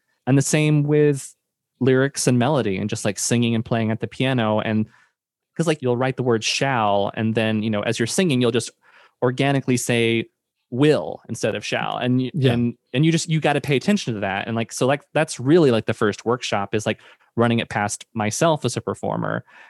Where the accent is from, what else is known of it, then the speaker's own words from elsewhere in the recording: Oklahoma, United States; I moved here in 2004 from Oklahoma.